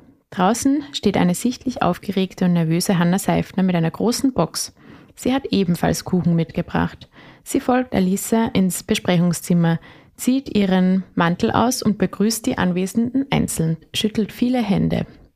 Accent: Bernstein, Burgenland, Austria; Ich bin in Bernstein geboren und aufgewachsen, wohne auch jetzt dort mit meinem Freund.

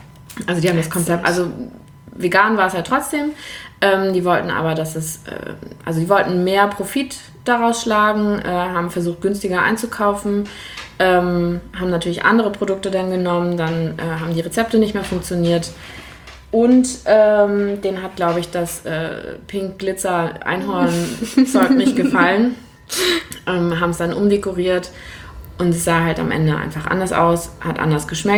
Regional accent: Lübeck, Schleswig-Holstein, Germany; also born or lived in Berlin; Ich habe 9 Jahre in Berlin gelebt, bin jetzt wieder zurück in meiner Heimat Lübeck.

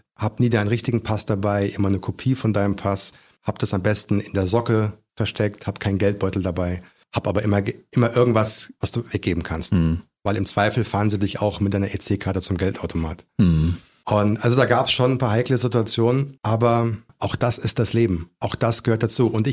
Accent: Germany; ich natürlich als Deutscher

